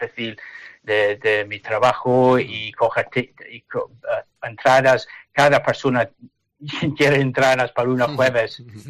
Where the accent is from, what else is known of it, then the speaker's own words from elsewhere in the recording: Aberdeen, Scotland, United Kingdom; Spanish is a second language; now in England; Soy de Aberdeen, soy escocés, pero mi mujer es de Plencia, es del País Vasco. Entonces, vivo en Inglaterra en este momento, pero todos los veranos nos vamos a montamos un coche y conducir a Plencia para pasar el verano.